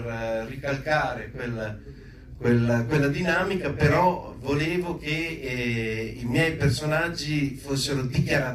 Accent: Friuli-Venezia Giulia, Italy; della mia terra, delle mie zone, no? Di essere chiusi, poco inclini all'umorismo, all'ironia, di essere soltanto dei grandi lavoratori. Poi vi informo che a Friuli non si lavora più così tanto, ecco.

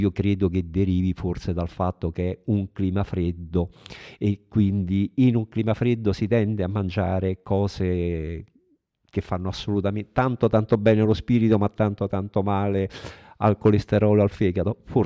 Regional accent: Rome, Lazio, Italy; io almeno come romano

